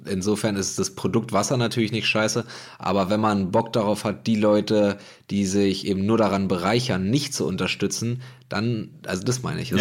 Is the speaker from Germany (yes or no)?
yes; Berlin, Germany; ich bin in Berlin-Neukölln zur Schule gegangen, auf so einer absoluten Chaotenschule